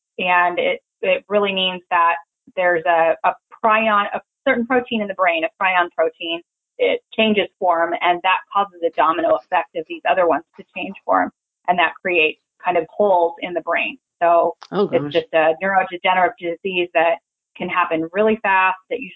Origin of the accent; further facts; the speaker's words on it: Spokane, Washington, United States; Sure. I grew up in Spokane, Washington. I am the oldest of five kids from a big Catholic family, went to Catholic grade school over there, and then moved on to Gonzaga University, not far from home.